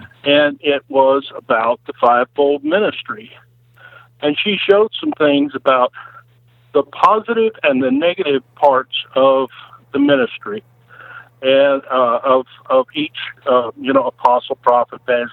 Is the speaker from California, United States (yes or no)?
yes; California, United States; Well, I'm 67 years old. I grew up in California, went in the Navy during the Vietnam War.